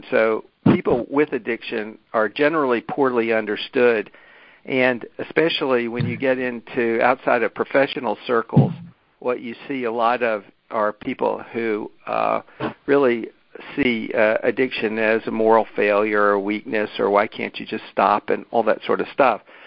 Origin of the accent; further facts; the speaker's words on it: Alabama, United States; but I'm from Alabama, and so things have to operate on simple principles for me based on my background.